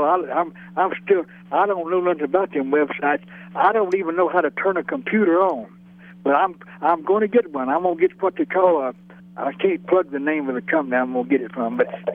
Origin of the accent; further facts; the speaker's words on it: Alabama, United States; I said, I'm from Alabama. I'm a singer.